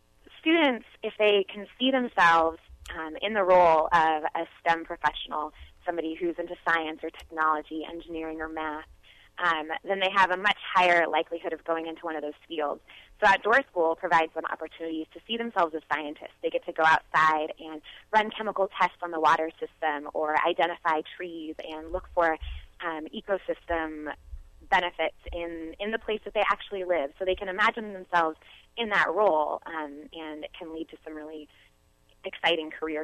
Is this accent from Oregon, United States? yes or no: yes; Oregon, United States; And where I grew up in Multnomah County, I went to outdoor school as a sixth grader.